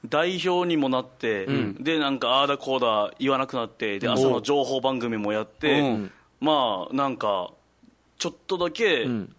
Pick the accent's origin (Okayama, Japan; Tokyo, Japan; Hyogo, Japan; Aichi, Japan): Okayama, Japan; 俺マジで小さい時、あの岡山にいる時にジョディパスタが大好きだったんですよ。